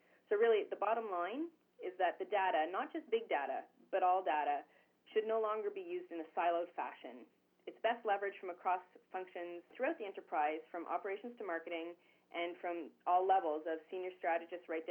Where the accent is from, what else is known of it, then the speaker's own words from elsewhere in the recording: Canada; I'm coming from Canada